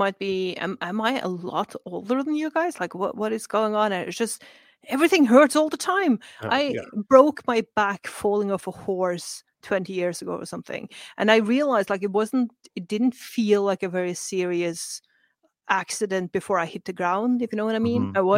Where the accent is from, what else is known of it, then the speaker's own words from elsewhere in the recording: Norway; And I came from Frosty, creepy, springy Norway